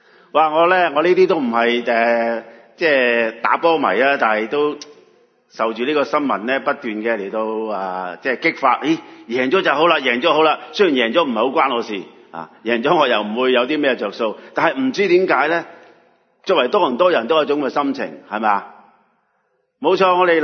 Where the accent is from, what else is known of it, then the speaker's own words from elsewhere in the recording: China; 事件，我哋中国人俾人压迫得好紧要啊